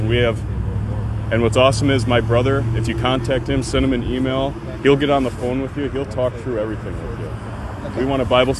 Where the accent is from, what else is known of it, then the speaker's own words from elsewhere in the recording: Wisconsin, United States; moved away; I moved states. I'm from Wisconsin.